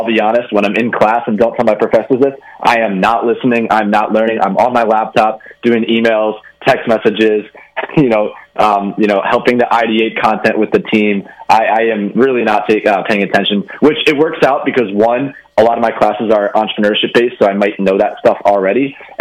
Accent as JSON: {"language": "English", "town": "Philadelphia", "region": "Pennsylvania", "country": "United States", "said": "I'm from Philly. I'm a huge Philly sports fan."}